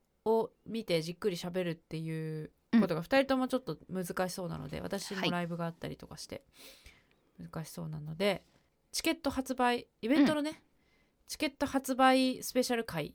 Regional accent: Gifu, Japan; 4月27日土曜日が私の地元岐阜で

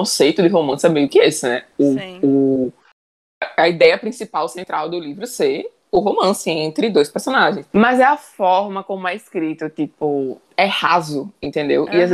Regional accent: Maceió, Alagoas, Brazil; Oi, gente … falando diretamente de Maceió, aprovando o sotaque. Já me disseram que é bem forte.

